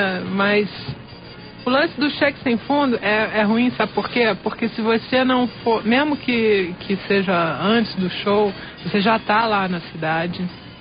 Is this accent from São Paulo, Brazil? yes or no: no; Rio de Janeiro, Brazil; A gente é do Rio